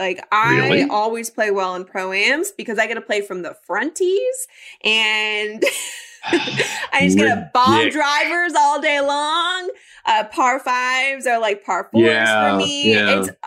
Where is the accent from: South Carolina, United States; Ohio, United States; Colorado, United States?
Colorado, United States; I remember I grew up in Colorado, so I was so used to the ball going, you know, miles